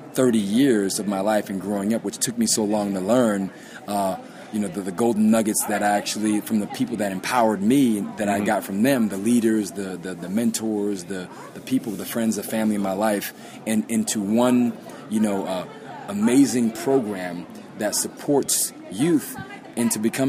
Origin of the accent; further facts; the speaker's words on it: Los Angeles, California, United States; my story is I grew up here in Los Angeles in the hood in central L.A., and it was basically, put food in your belly, clothes in your back, roof over your head, and it was basically survival.